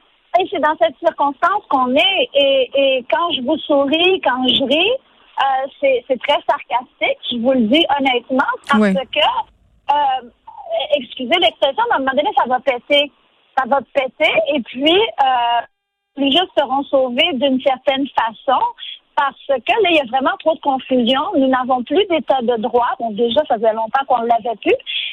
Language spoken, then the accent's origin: French; Haiti; born there; Écoutez, je suis haïtienne de naissance